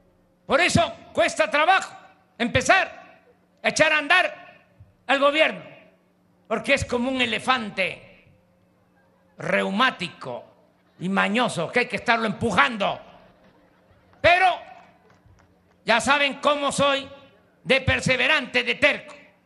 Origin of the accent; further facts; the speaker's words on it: Tabasco, Mexico; allá en mi estado natal, en Tabasco. Cuando salí de la universidad, tendría yo 23 años